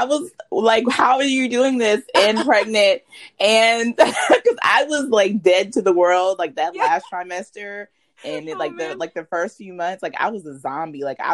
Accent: Gainesville, Florida, United States; I am from Gainesville. I'm born and raised in Gainesville. My patients and my family are all in Gainesville.

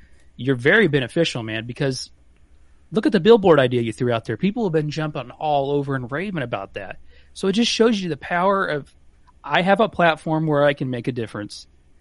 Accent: Pennsylvania, United States; now in Indiana, United States; I'm from Pennsylvania.

